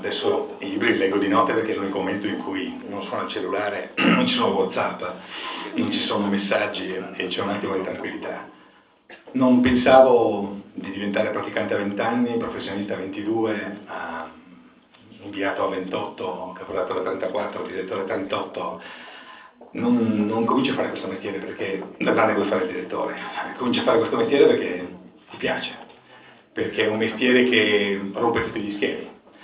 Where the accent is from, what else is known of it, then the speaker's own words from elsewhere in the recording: Bergamo, Lombardy, Italy; collaboravo con i giornali della mia città, io sono bergamasco, Lecco di Bergamo, che ha 128 anni